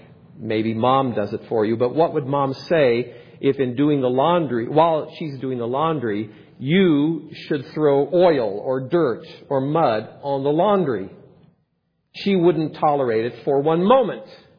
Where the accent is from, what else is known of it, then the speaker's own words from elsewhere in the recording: Pella, Iowa, United States; I remember working in a window factory in my hometown of Pella